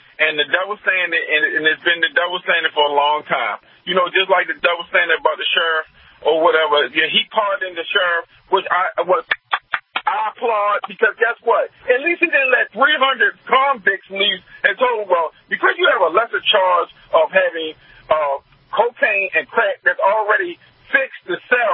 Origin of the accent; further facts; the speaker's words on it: Queens, New York, United States; now in Baltimore, United States; because I'm not from Baltimore, I'm from Queens, New York, but I live in the Baltimore region.